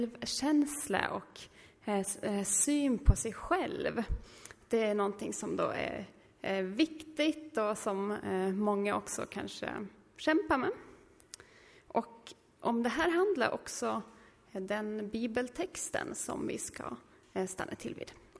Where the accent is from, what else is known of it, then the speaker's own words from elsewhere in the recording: Gotland, Sweden; now in Oskarshamn, Sweden; Jag kom från Gotland. Behöver inte fundera på dialekten. Men nu bor jag i Oskarshamn sedan 5 år ungefär.